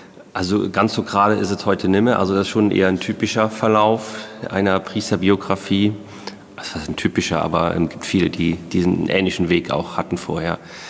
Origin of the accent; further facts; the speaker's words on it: Emmelshausen, Rhineland-Palatinate, Germany; Ich komme aus dem Hunsrück, aus in Emmelshausen war das dann.